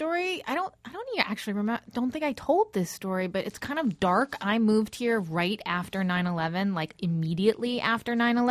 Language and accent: English; New Jersey, United States; also born or lived in New York City; I was born in New York City, but I grew up very, very, very far away, which is central New Jersey.